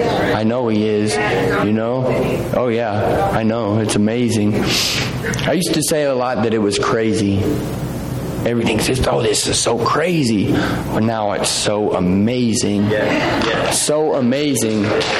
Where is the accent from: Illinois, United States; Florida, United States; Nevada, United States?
Nevada, United States; Las Vegas; Growing up in Las Vegas, I didn't think, it's a completely different lifestyle out there.